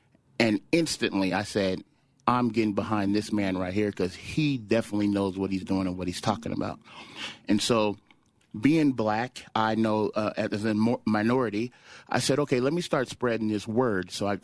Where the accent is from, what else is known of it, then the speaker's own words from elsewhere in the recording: Colorado, United States; I'm from Colorado. I did the song for the Broncos. I did the song for Daddy Bruce back in the day. And I love Colorado.